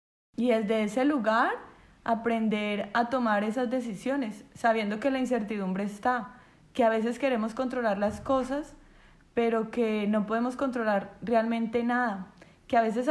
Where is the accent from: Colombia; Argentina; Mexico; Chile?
Colombia; now in Dominican Republic; Cuando estábamos saliendo de Colombia para venir acá a República Dominicana, llegando a Santo Domingo, en mi país, el policía en el aeropuerto